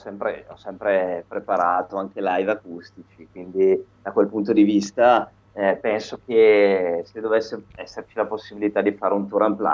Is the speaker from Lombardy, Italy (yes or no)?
yes; Bergamo, Lombardy, Italy; poi io sono di Bergamo, qua la situazione è stata brutta